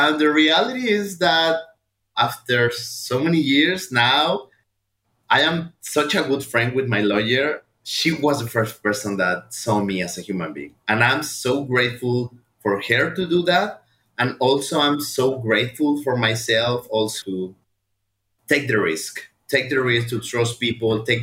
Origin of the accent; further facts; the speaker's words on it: Mexico; accent: Mexican; English is a second language; because my English wasn't as good as now. I'm pretty sure that people can tell that I have an accent, my Mexican accent, I like to call it.